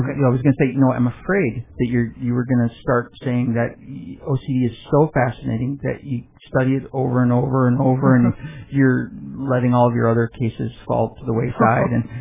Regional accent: Michigan, United States; I grew up in Michigan, and like by August, we had flannel shirts on, and there was frost.

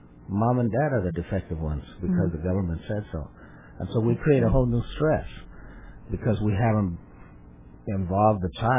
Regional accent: California, United States; my parents came here as immigrant farm workers. I grew up on the farm. I was born in Meadowland, out in a ranch out there

